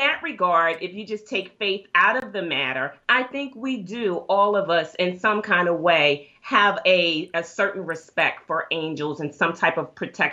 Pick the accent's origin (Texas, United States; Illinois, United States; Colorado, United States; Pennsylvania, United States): Pennsylvania, United States; Philadelphia; I'm from Philadelphia, and so they were all over the place in Philadelphia.